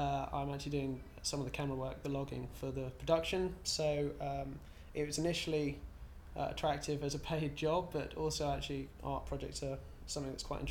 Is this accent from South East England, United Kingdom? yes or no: yes; Caterham, South East England, United Kingdom; I grew up just near Junction 6, which is about sort of 10 minutes away from where I live at the moment, but which is slightly more of a town, a place called Caterham, which is sort of becoming embroiled in the sprawl of Croydon.